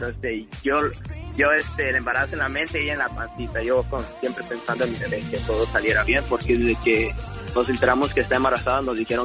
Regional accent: Santa Ana, California, United States; born there; yo tengo 20 años de edad. Nací en Santa Ana, California, en el condado de Orange.

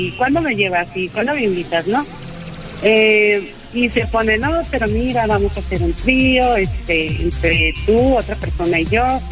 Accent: Guadalajara, Jalisco, Mexico; now in State of Mexico, Mexico; Bueno, yo soy de Guadalajara.

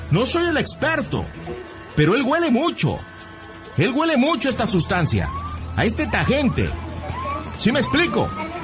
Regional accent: Jalisco, Mexico; Yo soy de Jalisco, ¿sí?

